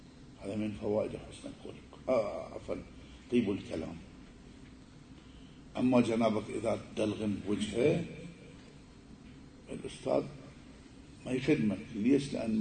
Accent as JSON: {"language": "Arabic", "country": "Iraq", "said": "مثل ما يعبرون عندنا بالعراق عسكا"}